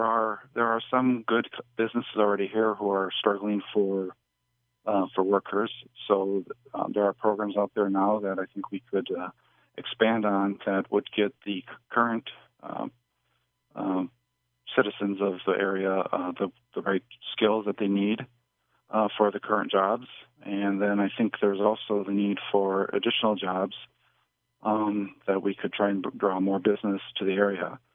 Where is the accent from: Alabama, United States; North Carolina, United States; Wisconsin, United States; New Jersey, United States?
Wisconsin, United States; Ogema; born there; I was born in Ogama, graduated from Prentice High School, and went off to college and became a computer programmer.